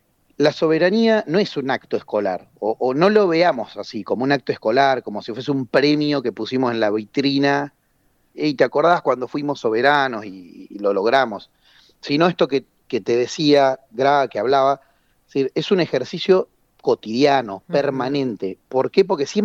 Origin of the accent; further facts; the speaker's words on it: Argentina; al menos nosotros como argentinos, hasta que nos pongamos de acuerdo con otra cosa, tenemos bien claro nuestro territorio